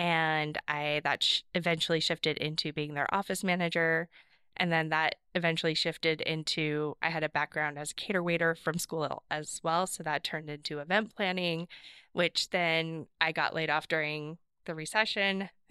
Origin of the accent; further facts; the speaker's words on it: Portland, Oregon, United States; No, born and raised in Portland.